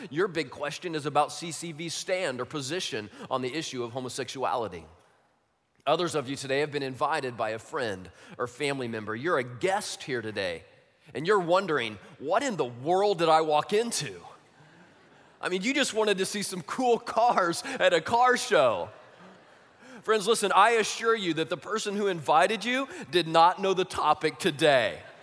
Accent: Midwest, United States; for the first three decades of my life, growing up in the Midwest, I rarely intersected with the homosexual community at all.

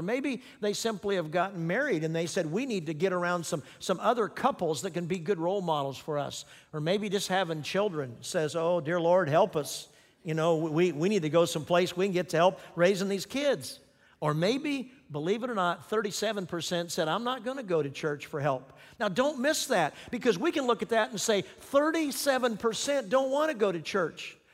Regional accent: Kansas, United States; For example, if they're from Kansas, where I grew up, I'd sa

